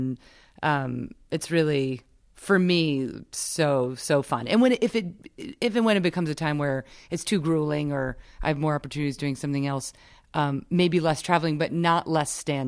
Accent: New York, United States; But my teams are New York teams because I'm a New Yorker.

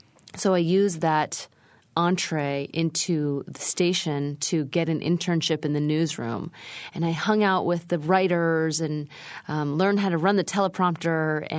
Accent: Sacramento, California, United States; Growing up outside of Sacramento, California, I had cultural identity issues because I never felt totally American because I was Asian and one of the only Asians in the community.

